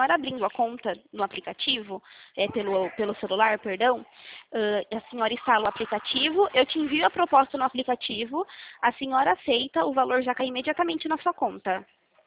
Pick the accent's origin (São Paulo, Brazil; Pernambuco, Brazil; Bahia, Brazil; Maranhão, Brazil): São Paulo, Brazil; Limeira; Eu não sou da cidade da senhora, ok? Eu sou de Limeira.